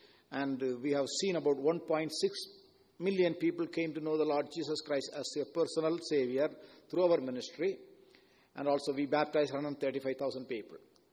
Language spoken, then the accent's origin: English; India; English is a second language; I born and raised in India, and India is a country we have 1.4 billion people, three times smaller, and 82% Hindus